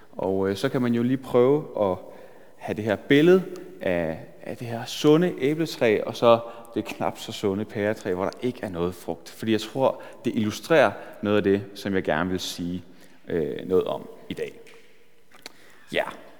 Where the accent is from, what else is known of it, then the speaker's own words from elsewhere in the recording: Jernlund, Central Denmark Region, Denmark; da jeg boede hjemme, jeg er fra Jernlund ude på Vestjylland, og da jeg boede hjemme